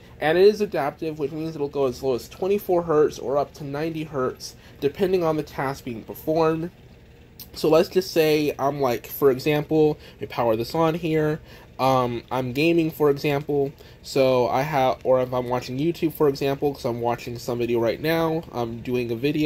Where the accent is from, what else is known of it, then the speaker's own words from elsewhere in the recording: the South, United States; And yes, I said aluminum because I'm from the South, so don't judge me on that.